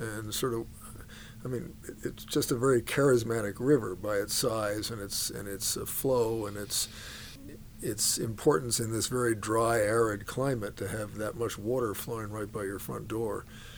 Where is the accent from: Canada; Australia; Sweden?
Canada; East Coast; I'd done my residency there, and I came originally from the East Coast.